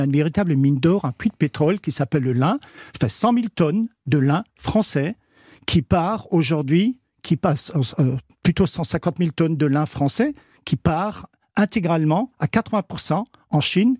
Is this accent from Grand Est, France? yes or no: yes; Grand Est, France; accent: Alsatian; on est français, on le revendique, un petit peu alsacien également, comme vous l'entendez certainement à l'accent